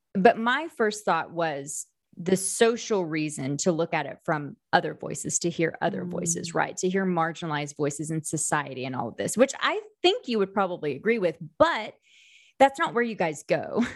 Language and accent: English; Oklahoma, United States; I grew up in Oklahoma, right? So like I grew up in Oklahoma, graduated college in Oklahoma, got my master's degree in Oklahoma.